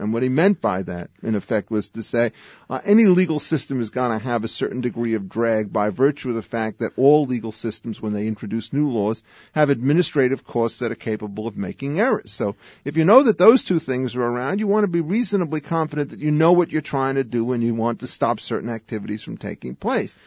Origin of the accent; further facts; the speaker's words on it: New York City, New York, United States; I mean, my background in terms of origins is I was raised in New York City, went to Columbia University, and then I started my study of law at Oxford University in England and came back to finish up at Yale